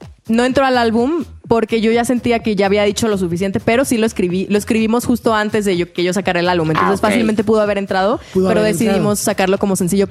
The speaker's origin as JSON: {"language": "Spanish", "town": "Ciudad Juárez", "region": "Chihuahua", "country": "Mexico", "said": "pues realmente yo soy de Ciudad Juárez."}